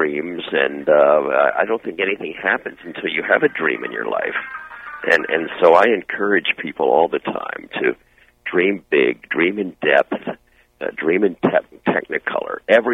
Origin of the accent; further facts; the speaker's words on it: Wilmington, Delaware, United States; my mom and dad, and we grew up in Wilmington, Delaware, they were very active in many, many different areas of life in Delaware.